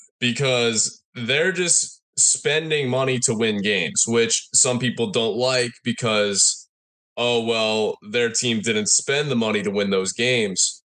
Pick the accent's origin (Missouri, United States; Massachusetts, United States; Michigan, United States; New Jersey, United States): Massachusetts, United States; Boston; I'm from Boston area, but I'm definitely not a Red Sox fan